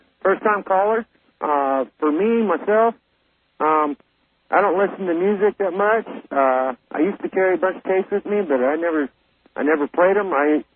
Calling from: Tucson, Arizona, United States; I'm calling from Tucson, Arizona.

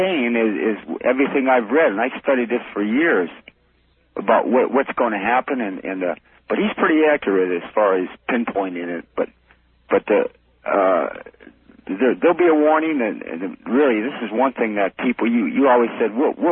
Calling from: Ohio, United States; I'm calling from Ohio.

